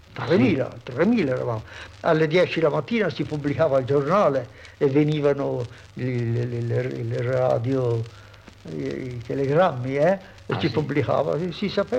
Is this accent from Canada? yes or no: no; Poschiavo, Graubünden, Switzerland; Accettai, felice di poter fare qualche cosa spiritualmente anche per il mio paese nativo. Accettai e parroco di Poschiavo rimasi per 7 anni